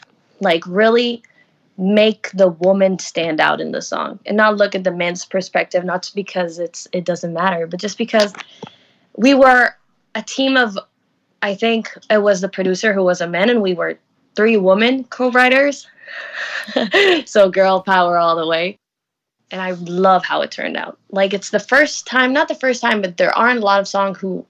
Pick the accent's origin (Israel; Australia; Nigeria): Israel; I'm from Israel